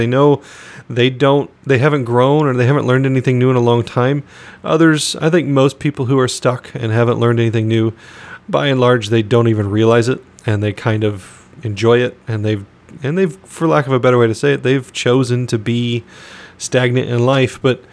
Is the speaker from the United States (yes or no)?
yes; Phoenix, Arizona, United States; which was born and raised in Phoenix, Arizona, so hot as blazes is a relative term.